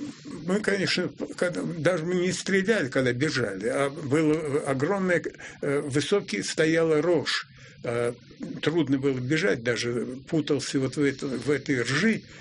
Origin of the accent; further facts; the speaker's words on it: Volga region, Russia; Ну, я волжанин сам, и поэтому для меня вода – это, в общем, родная стихия.